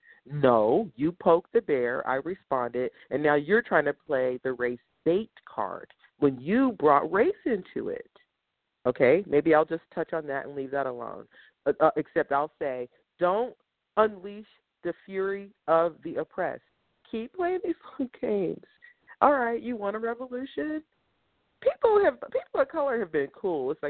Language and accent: English; United States; I'm American. You're American.